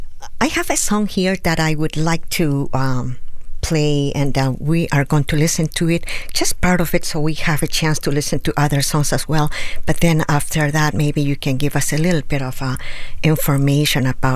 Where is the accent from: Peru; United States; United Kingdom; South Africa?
Peru; I come from Peru, and the situation is somewhat similar.